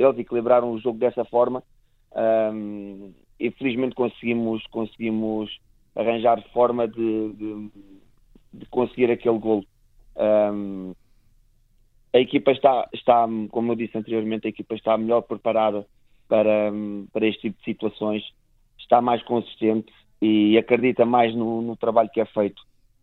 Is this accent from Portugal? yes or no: yes; Portugal; Para nós, enquanto atletas e amantes da modalidade, enquanto portugueses